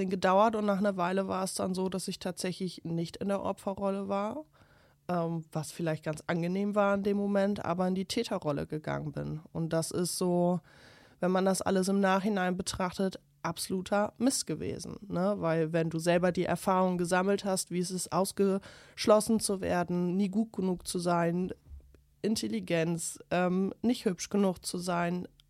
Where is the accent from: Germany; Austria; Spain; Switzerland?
Germany; Ihren, Lower Saxony; Ich bin mit meinen Eltern in Iren groß geworden, das ist ein kleines Dorf in West-Oberleding.